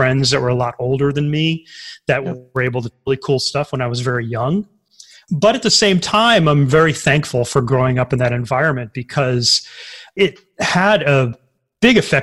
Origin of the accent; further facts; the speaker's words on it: Tioga, Louisiana, United States; I was in Tioga, Louisiana. Though, wow. We used to say that we were actually in Pineville, Louisiana, because Pineville sounded more upscale than Tioga, Louisiana, which is a running joke to anyone from the area.